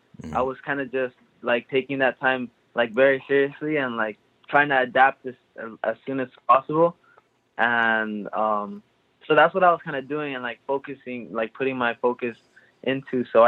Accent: Los Angeles, California, United States; Yeah, I grew up in South Central LA.

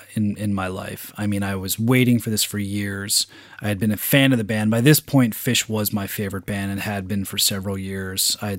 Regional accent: Philadelphia, Pennsylvania, United States; You know, going to my hometown, Philadelphia, Spectrum, still, you know, one of my favorite places to have ever seen music.

